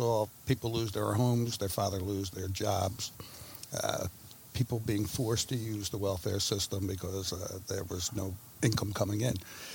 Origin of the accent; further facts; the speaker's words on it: Philadelphia, Pennsylvania, United States; I'm born and raised in South Philadelphia. And when I was growing up, there were no lawyers or doctors in my neighborhood.